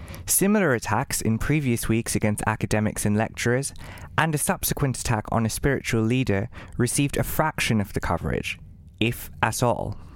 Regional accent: Bangladesh; I am from Bangladesh

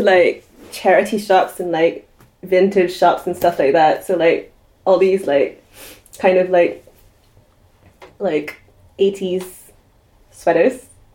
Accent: Singapore; moved away as an adult; now in United Kingdom; I moved from Singapore to the UK 11 years ago. The world was a different place then. I went to Warwick University and I did law.

